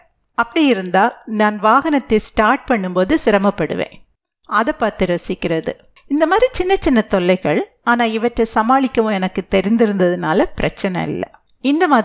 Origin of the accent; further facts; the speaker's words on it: Nagercoil, Tamil Nadu, India; என்னுடைய சொந்த ஊர் நாகர்கோவில் என்ற சிறிய ஆனால் அழகிய ஊர்.